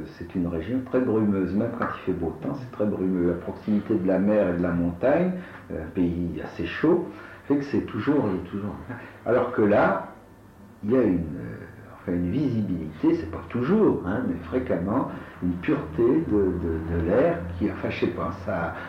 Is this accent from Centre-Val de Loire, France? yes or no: yes; Centre-Val de Loire, France; born there; mon père était de la Sarthe et ma mère du Berry. Hein, donc, je suis né dans le Val-de-Loire, mais enfin, sans être... d'origine de la région